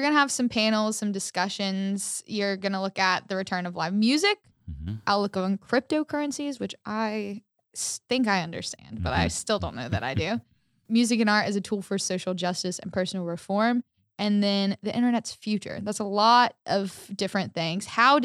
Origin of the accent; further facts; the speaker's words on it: Raleigh, North Carolina, United States; I grew up in Raleigh. I went to school in Chapel Hill.